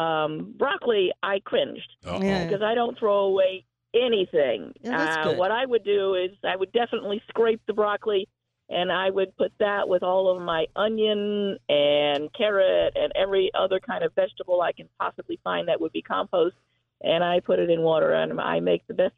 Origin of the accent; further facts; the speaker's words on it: New York, United States; I'm actually originally from the Dutchess County area, so I like hearing from New Paltz and Phoenicia and all that.